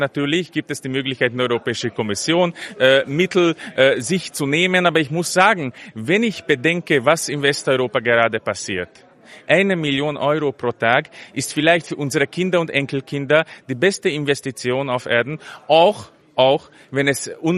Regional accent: Hungary; Es ist nicht meine Aufgabe als Ungar zu entscheiden, wie die Gesellschaft sich in Deutschland oder Österreich oder sagen wir in Belgien aufstellen soll.

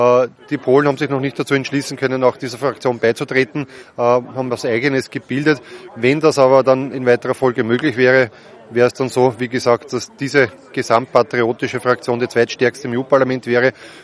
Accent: Austria; so wie bei uns in Österreich ein Wahlergebnis im Nachhinein sozusagen verbessert wird

